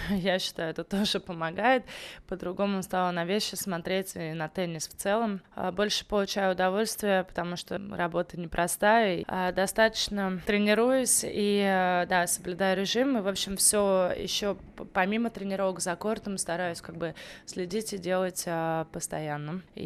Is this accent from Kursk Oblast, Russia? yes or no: no; Samara, Samara Oblast, Russia; moved away; Я из Самары, но как бы давно уже уехала.